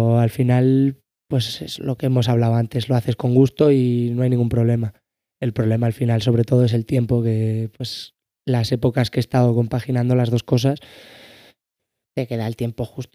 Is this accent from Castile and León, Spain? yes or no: no; Manzanares, Castilla-La Mancha, Spain; yo por ejemplo, de donde vengo, de Manzanares